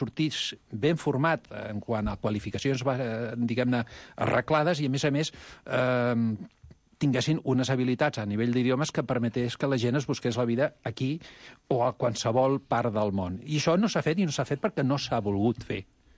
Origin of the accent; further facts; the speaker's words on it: Catalonia, Spain; ara parlo de Catalunya com a català que sóc